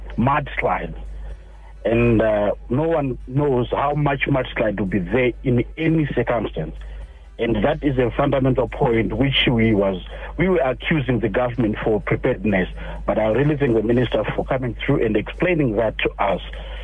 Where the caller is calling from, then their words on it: Harare, Zimbabwe; Okay, fine. I'm calling from Harare.